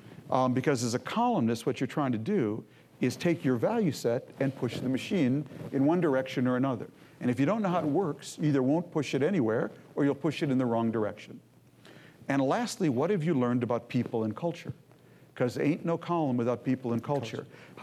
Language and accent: English; St. Louis Park, Minnesota, United States; Because I grew up in Minnesota in the 50s and 60s in a time and a place when politics worked.